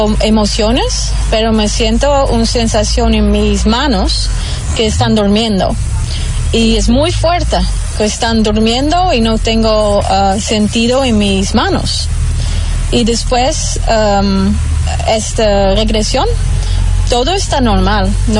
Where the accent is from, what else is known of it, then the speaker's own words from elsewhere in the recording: Netherlands; Spanish is a second language; now in Miami, United States; soy de Holanda, pero ahora vivo en Miami